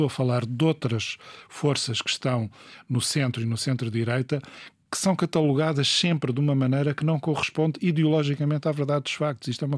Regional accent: Portugal; nós somos portugueses, temos orgulho em ser portugueses, temos uma história e temos orgulho nela.

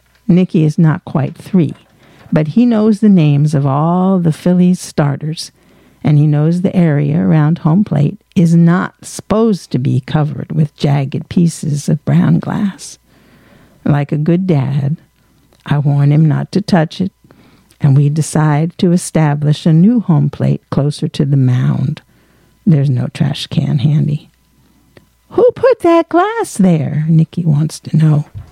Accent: Philadelphia, Pennsylvania, United States; I grew up in Philadelphia.

